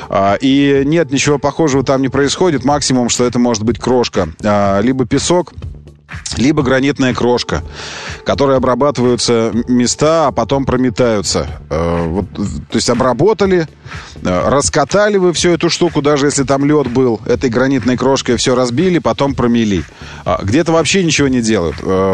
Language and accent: Russian; Sakha Republic, Russia; Я из Якутии, снег лежит 8 месяцев.